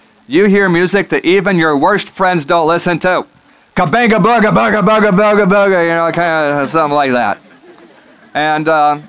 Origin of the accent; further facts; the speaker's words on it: Alaska, United States; Yeah, I guess I grew up in Alaska, not that close.